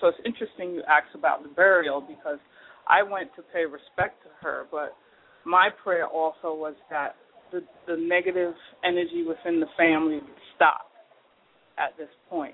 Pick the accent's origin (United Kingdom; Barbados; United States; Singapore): Barbados; I'm from Barbados.